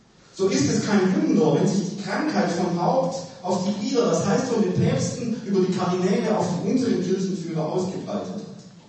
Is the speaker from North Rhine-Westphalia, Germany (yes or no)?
no; Rottenburg, Baden-Württemberg, Germany; accent: Swabian; Sie werden an meiner Sprache sicher merken, dass ich als Schwabe und Rotenburger bin